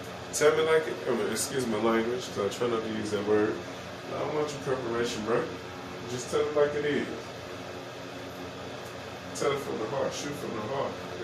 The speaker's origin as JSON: {"language": "English", "town": "Gary", "region": "Indiana", "country": "United States", "said": "my family on both sides, you know, mother and father's side, we're originally from Gary. And we're just, you know, like, we Gary folk, well, ain't no punks"}